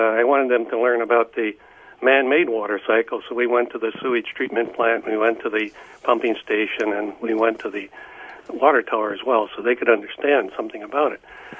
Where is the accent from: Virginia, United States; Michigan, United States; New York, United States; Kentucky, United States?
Michigan, United States; Felch; So I knew I would eventually write the book about growing up in Felch, Michigan with my two friends and my dog Zipper.